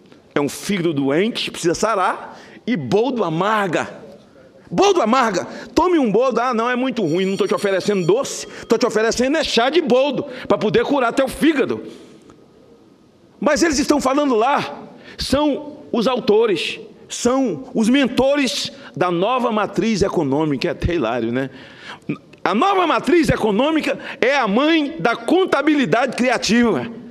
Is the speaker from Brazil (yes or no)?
yes; Northeast Region, Brazil; eu vim do Nordeste e entrei.